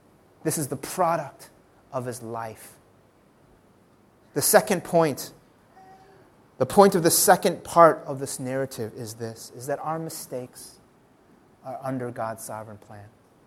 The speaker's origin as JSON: {"language": "English", "country": "United States", "tie": "born or raised there", "said": "I grew up where I struggled with my identity because I look Asian, but I grew up in the United States in a neighborhood where there were no other Asians."}